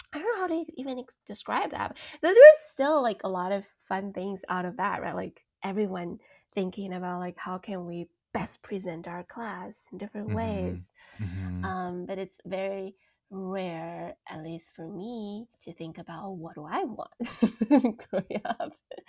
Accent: China; So my experience growing up in China, like I mentioned earlier, is very collective oriented, right?

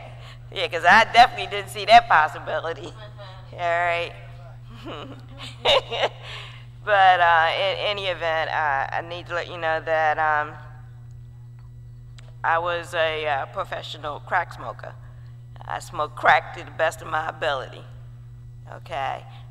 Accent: Baltimore, Maryland, United States; also born or lived in Fayetteville, North Carolina; I do need to let you know that I am from Baltimore, Maryland.

